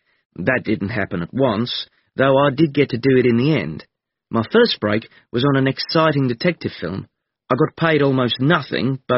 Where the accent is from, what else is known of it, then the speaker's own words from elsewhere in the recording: New Zealand; I grew up in New Zealand, and one day I wandered into my local library